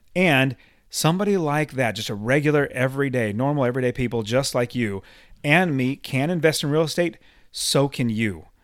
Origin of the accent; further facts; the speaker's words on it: West Coast, United States; I'm from the West Coast, so sorry if I butcher in it, but I believe it's Massachusetts.